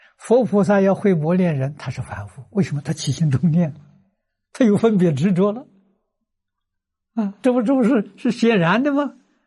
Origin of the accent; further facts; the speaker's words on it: China; 我们中国人叫明心见性